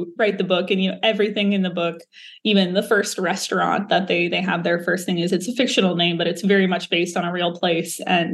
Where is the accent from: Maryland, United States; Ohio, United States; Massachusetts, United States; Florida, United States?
Massachusetts, United States; I grew up in Massachusetts. Like I said, I did college outside Boston.